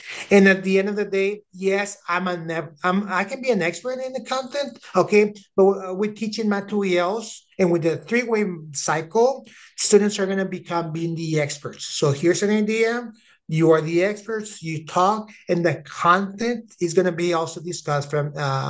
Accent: Mexico; Okay, so I'm from Mexico, and actually I live in Mexico.

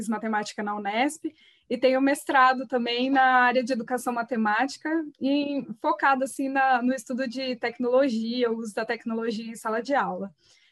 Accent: Bauru, São Paulo, Brazil; eu tenho 28 anos, eu sou natural daqui de Bauru mesmo

